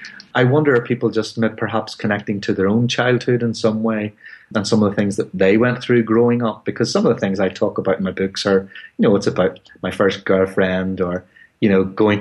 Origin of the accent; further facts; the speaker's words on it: Northern Ireland, United Kingdom; there's this growing part of the population who would identify themselves as Northern Irish, meaning that we are distinctively different from other parts of the UK, but we're also distinctly different from the south of Ireland.